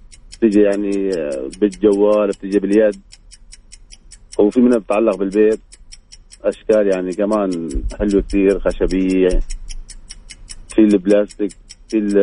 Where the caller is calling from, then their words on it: Mecca, Makkah Province, Saudi Arabia; اكلمك من مكه